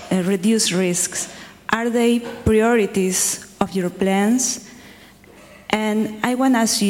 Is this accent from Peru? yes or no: yes; Peru; I am from Peru, a country in many risks for climate change and for earthquakes too.